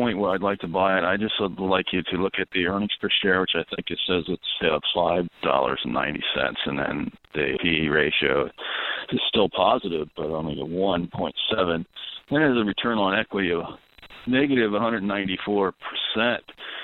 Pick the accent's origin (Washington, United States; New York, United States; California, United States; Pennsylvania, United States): Pennsylvania, United States; I'm from Pennsylvania, and I'd like you to look at Joann Fabrics.